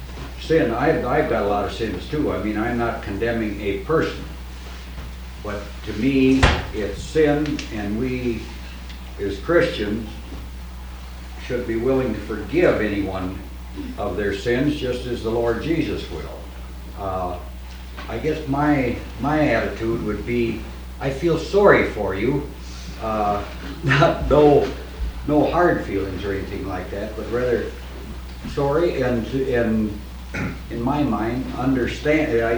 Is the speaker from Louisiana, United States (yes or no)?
yes; Leesville, Louisiana, United States; from Leesville, Louisiana.